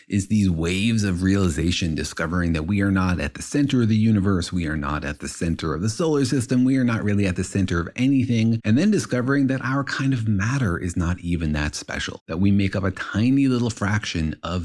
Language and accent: English; Los Alamos, New Mexico, United States; given that I grew up in Los Alamos, where they invented nuclear weapons